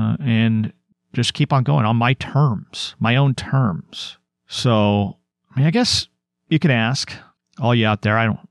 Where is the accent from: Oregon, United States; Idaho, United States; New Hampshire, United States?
Oregon, United States; I'm an American. I'm an Oregonian.